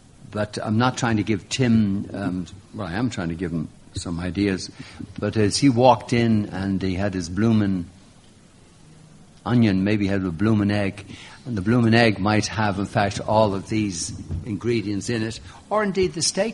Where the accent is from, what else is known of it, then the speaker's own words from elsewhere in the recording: Ireland; first of all, as an Irishman, a lot of the songs, Ronan, that we sing in Ireland are the same songs